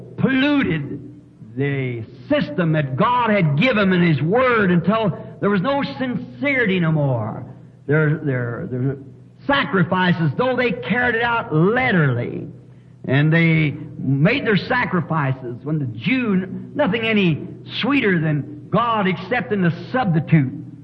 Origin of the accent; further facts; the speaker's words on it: Arizona, United States; I'm from Arizona.